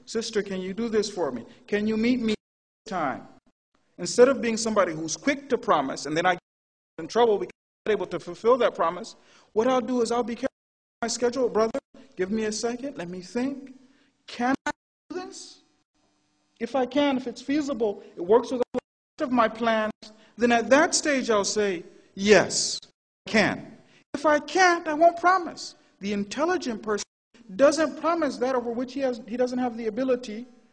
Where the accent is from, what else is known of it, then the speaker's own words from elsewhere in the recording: United States; You guys will forgive me for being an American. I can't help it. I'm American.